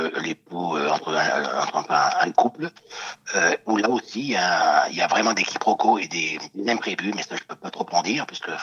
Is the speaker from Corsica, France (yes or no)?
no; Marseille, Provence-Alpes-Côte d'Azur, France; puisqu'on est originaire de Marseille